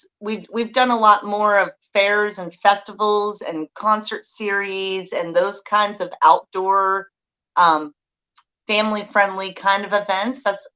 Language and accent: English; Pennsylvania, United States; moved away; I'm a transplant from Pennsylvania. I've been in West Virginia. I went to WVU, and then I left for a few years, and then I've been back for a long time.